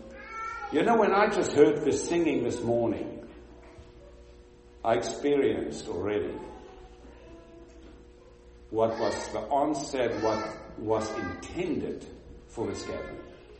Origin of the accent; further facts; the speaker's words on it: South Africa; moved away; I came from South Africa. My family moved to Africa in 1849. And I moved out of there in 91, came to this country and made this my home.